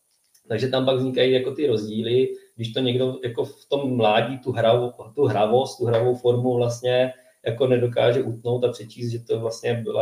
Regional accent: Brno, South Moravian Region, Czechia; U nás v Brně to tak prostě nějak se tam jako motalo.

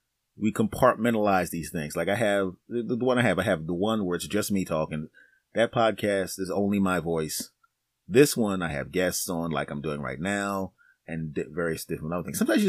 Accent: Philadelphia, Pennsylvania, United States; from down a few miles away from here in Philadelphia. They have my hometown cheesesteaks and cream cheese and all the hoagies and all that kind of stuff.

